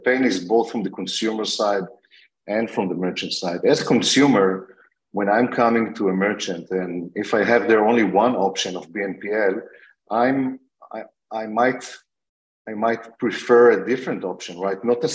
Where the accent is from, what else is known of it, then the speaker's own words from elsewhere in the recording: Israel; accent: Israeli; Yeah, maybe Israeli. We started in Israel. I'm originally from Israel